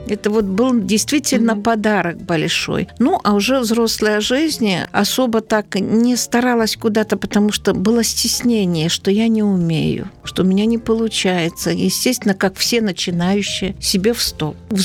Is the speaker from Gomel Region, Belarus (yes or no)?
yes; Konotop, Gomel Region, Belarus; я родом из Гомельской области, Наравлянский район, деревня Конотоп.